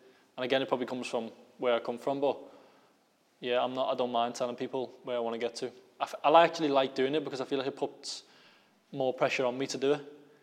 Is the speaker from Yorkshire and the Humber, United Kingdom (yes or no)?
no; Liverpool, North West England, United Kingdom; As a kid growing up in Liverpool, you just go to the gym with your mates and box.